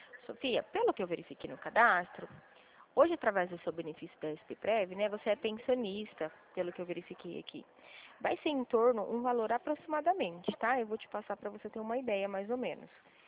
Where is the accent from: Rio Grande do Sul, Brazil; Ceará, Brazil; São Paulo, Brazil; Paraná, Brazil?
São Paulo, Brazil; Presidente Prudente; Meu DDD é 18, eu sou de Presidente Prudente.